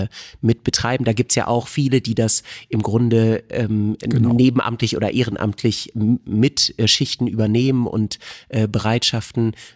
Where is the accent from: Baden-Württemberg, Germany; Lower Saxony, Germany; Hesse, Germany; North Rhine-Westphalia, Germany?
North Rhine-Westphalia, Germany; Bad Salzuflen; Weil mein eigener Opa, der war Kriminalpolizist in Bad Salzuflen, wo ich herkomme